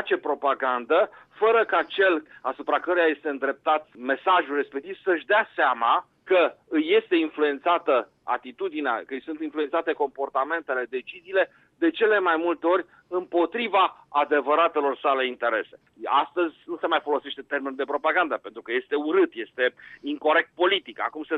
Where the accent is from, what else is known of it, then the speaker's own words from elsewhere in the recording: Romania; gratifiante pentru orgoliu românului verde despre noi înșine ca români.